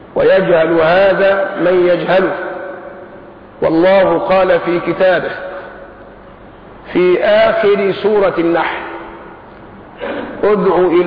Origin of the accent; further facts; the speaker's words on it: Egypt; بعد هذا التقدم الطيب في حالتنا كمصريين